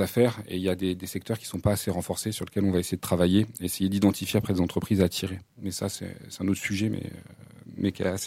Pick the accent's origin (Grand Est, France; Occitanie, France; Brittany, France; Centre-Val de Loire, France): Centre-Val de Loire, France; Tours; now in Lyon, France; Déjà je viens de Lyon, mais historiquement, donc moi je viens de Tours.